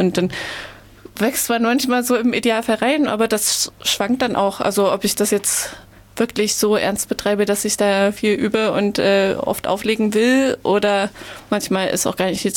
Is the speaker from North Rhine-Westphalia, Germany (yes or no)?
no; Halle, Saxony-Anhalt, Germany; Ich bin aus Halle